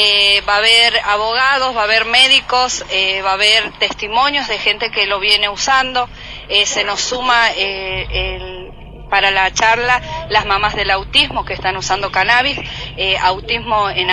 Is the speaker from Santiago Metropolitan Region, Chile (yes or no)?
no; Concepción, Biobío, Chile; es emocionante porque somos de Concepción